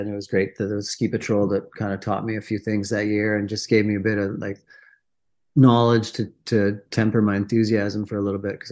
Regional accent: Quebec, Canada; I grew up in Quebec, south of Montreal, in basically countryside.

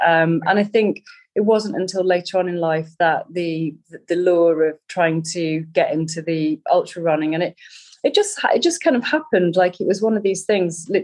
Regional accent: East Midlands, United Kingdom; I grew up in the Peak District with a very good running father

